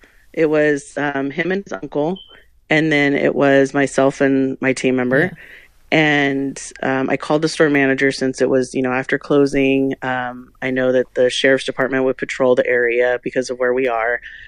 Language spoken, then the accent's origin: English; California, United States; now in Utah, United States; You know, I'm from California and all the hustle and bustle of California